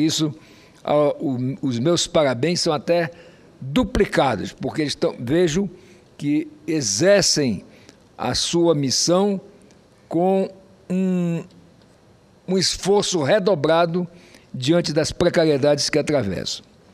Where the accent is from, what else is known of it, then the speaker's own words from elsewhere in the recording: Roraima, Brazil; born there; como roraimense, como uma pessoa que nasceu em Roraima